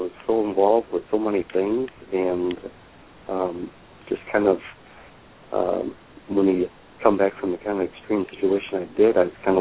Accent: Wisconsin, United States; Yeah, I'm originally from Wisconsin, so I definitely...

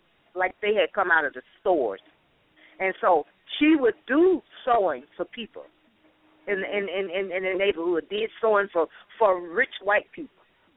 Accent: the South, United States; where I'm from the South as well, and I didn't know anything about thrift stores.

